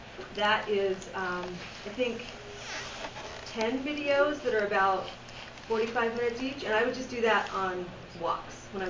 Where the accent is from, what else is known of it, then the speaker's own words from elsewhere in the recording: Magrath, Alberta, Canada; now in United States; I'm actually Canadian. I grew up in a little town 8 hours north of here called McGrath in Alberta, Canada.